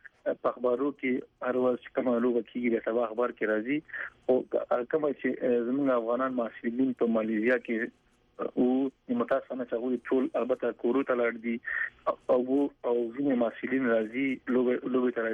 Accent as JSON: {"language": "Pashto", "country": "Afghanistan", "said": "چې موږ د افغانستان او هغه یو"}